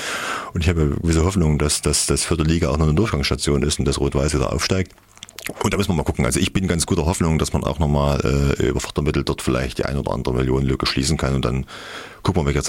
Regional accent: Petersberg, Thuringia, Germany; Also ich bin aufgewachsen in Petersberg, wir hatten Nachbarn, die hatten eine Garage am Roten Berg.

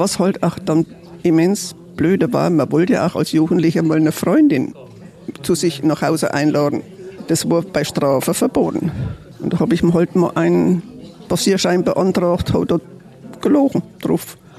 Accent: Thuringia, Germany; Aus dem frankischen Sprachequator komme ich.

